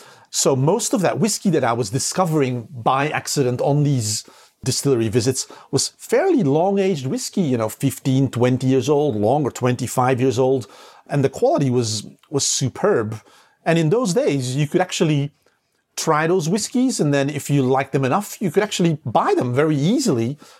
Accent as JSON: {"language": "English", "country": "Belgium", "lives_now": "Japan", "said": "So I'm originally from Belgium, and my background's in music."}